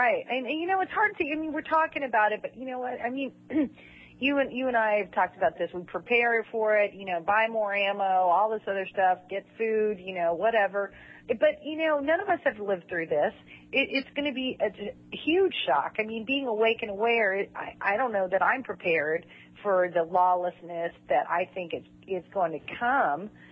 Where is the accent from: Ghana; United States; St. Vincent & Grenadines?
United States; I mean, I was brought up as an American